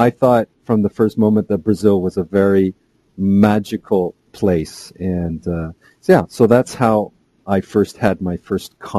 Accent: Canada; also born or lived in Quebec; I do have French being a Canadian. I lived in Quebec.

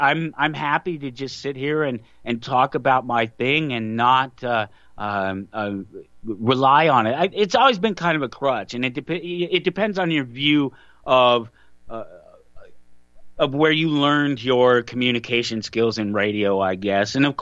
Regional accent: Colorado, United States; now in Kansas, United States; And, of course, I'm in Kansas, but I was born in Colorado and spent most of my life in Colorado when I grew up watching the Broncos.

